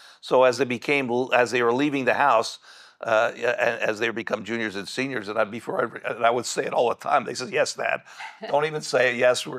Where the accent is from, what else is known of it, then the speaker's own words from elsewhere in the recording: Shenandoah, Pennsylvania, United States; Shenandoah, Pennsylvania, up in the coal regions.